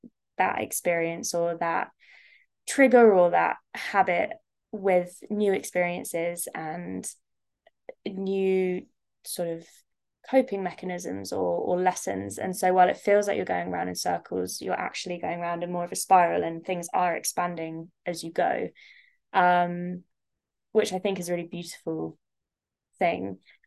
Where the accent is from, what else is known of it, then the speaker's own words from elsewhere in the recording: United Kingdom; So as maybe you can tell from my accent, I'm from the UK